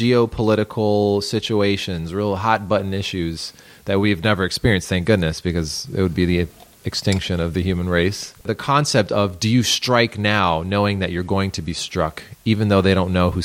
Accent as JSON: {"language": "English", "region": "New York", "country": "United States", "said": "Rochester's pretty bad. Oh, and I say that as a New Yorker."}